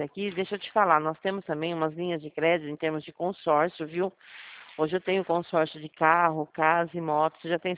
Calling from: Rio Claro, São Paulo, Brazil; eu falo de Rio Claro, São Paulo.

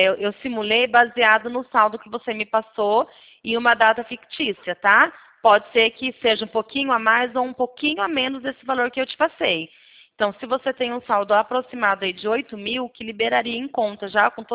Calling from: Presidente Prudente, São Paulo, Brazil; eu falo aqui da central do C6, é Presidente Prudente, São Paulo

